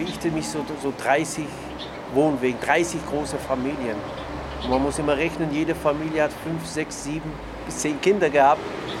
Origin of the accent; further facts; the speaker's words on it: Augsburg, Bavaria, Germany; ich bin in Augsburg geboren. 1958 bin ich geboren. Ja, 1958, da waren meine Eltern, haben da schon gelebt im Fischerholz unten. 6, 7 Jahre war ich da unten im Fischerholz, glaube ich.